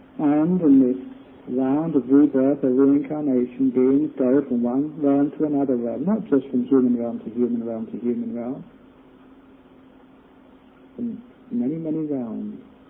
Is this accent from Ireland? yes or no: no; England, United Kingdom; born there; I was born in England